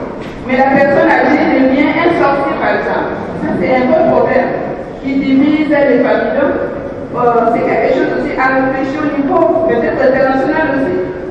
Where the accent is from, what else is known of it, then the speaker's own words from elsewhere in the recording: DR Congo; Je suis de la République démocratique du Congo. Je crois que pour l'expérience un peu de notre pays